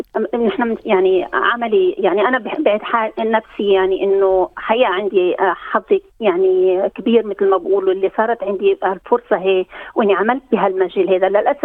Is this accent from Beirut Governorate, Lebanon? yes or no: no; Yaroun, South Governorate, Lebanon; now in Australia; وأعمل كأخصائية نفسية لأكثر من 25 سنة، من أصول لبنانية هجرت إلى أستراليا من حوالي 40 سنة تقريبا، من ضياع حلو كتير اسمه يارون بجنوب الجنوب بلبنان، ومعروفة بالهجرة على مدى الأجيال.